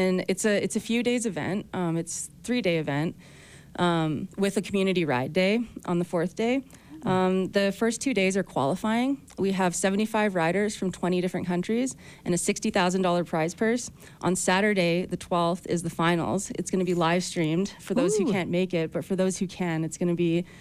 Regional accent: Canada; I'm from Canada.

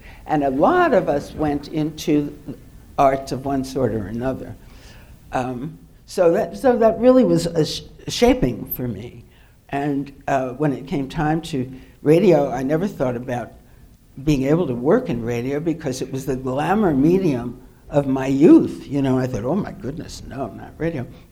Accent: New York, United States; I'm a New Yorker, although I'm sure you'd think I'm a Southern Belle

